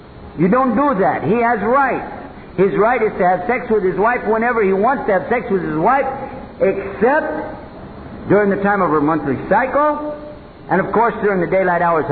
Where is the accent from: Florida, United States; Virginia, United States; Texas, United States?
Texas, United States; Some, don't laugh. I'm from Texas.